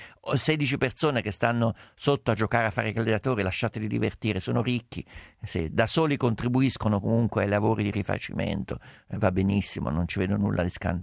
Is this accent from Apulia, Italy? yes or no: no; Venice, Veneto, Italy; Mi dispiace come veneziana che ho sbagliato l'ubicazione dei piombi.